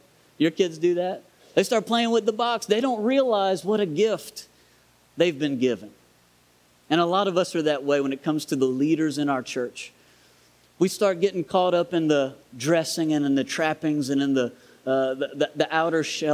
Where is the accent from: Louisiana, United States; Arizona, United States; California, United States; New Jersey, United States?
Louisiana, United States; Thibodaux; now in Indiana, United States; I am from Thibodaux. I grew up here. So this is my hometown